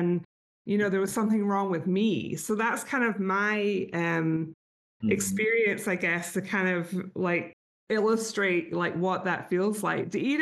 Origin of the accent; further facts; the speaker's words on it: Scotland, United Kingdom; moved away as an adult; now in United States; it's good for people listening to know that I'm Scottish. And so I probably only had lived in America for maybe like a bit more than a year at this point.